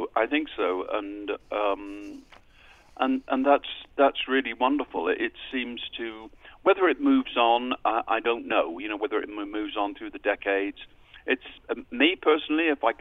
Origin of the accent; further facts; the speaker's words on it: South West England, United Kingdom; The band was actually started in Birmingham, not a place I'm from. I'm from the West Country of England, down south.